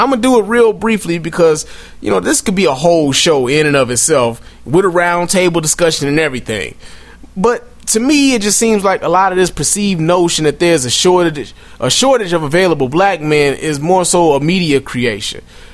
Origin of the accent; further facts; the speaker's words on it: the North, United States; And, you know, I'm from the North. I'm used to going to school in Chicago and Detroit.